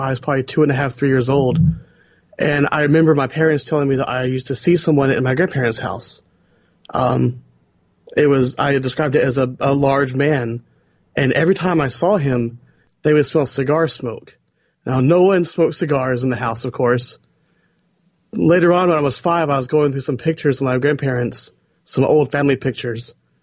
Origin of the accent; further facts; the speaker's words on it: Atlanta, Georgia, United States; Unfortunately, I did not. I'm actually from Atlanta area, but I've always loved Savannah.